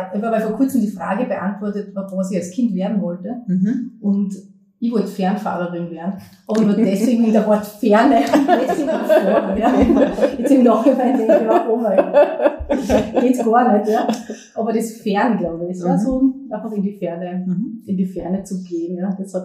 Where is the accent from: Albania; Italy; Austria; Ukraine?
Austria; Bad Ischl, Upper Austria; now in Carinthia, Austria; Also ich komme aus dem Salzkammergut, aus dem oberösterreichischen Teil, aus Bad Ischl. Genau, da verbindet mich auch immer noch sehr viel. Also ich fahre euch immer noch gerne nach Hause, obwohl ich inzwischen seit mehreren Jahren in Kärnten wohne.